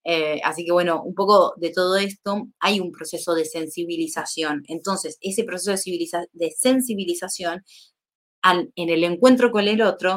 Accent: India; yo vengo de la India y te puedo asegurar que ahí es completamente distinta la forma de vincularse

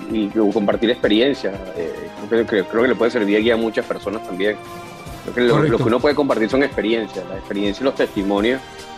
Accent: Venezuela; Creo que parte del venezolano, como pocos latinoamericanos, tiene un arraigo o tenía un arraigo extremadamente grande con su tierra. Éramos la gente que iba a todos lados del mundo, pero siempre terminaba regresando a lo que consideramos el mejor país del mundo.

